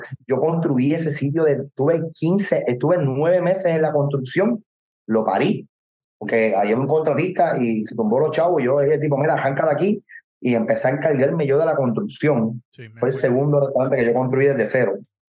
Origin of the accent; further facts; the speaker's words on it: Puerto Rico; como chef puertorriqueño exitoso fuera de la isla.